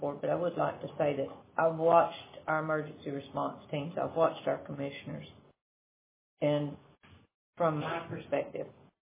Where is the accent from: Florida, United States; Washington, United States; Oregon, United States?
Florida, United States; You know, and I've been born and raised in Dixie County, and I'm proud to say I'm a Dixie County girl, because